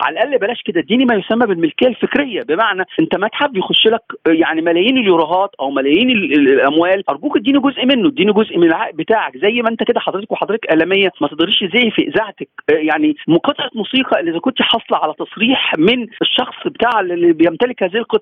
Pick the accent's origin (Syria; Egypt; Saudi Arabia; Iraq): Egypt; احنا عندنا في مصر كان 1912 كان عندنا اثار خرجت